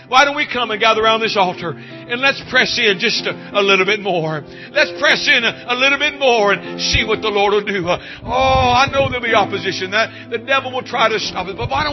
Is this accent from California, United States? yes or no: yes; California, United States; But I was born and raised in the foothills, beautiful part of California, the foothills there, the gold country.